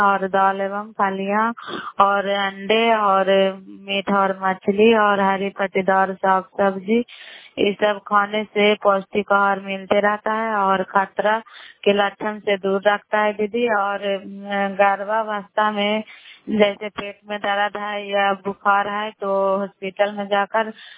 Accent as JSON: {"language": "Hindi", "region": "Bihar", "country": "India", "said": "नालंदा जिला कराई ब्लॉक की निवासी हूँ।"}